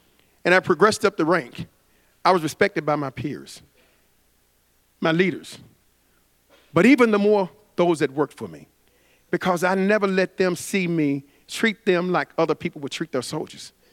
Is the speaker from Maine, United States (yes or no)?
no; Memphis, Tennessee, United States; I'm from Memphis, too.